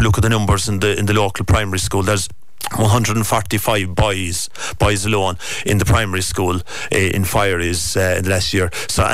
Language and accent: English; Natnagashel, Offaly, Ireland; I'm from Natnagashel myself, and we've been amalgamating for teams with Brosna for up to 20 years going on that.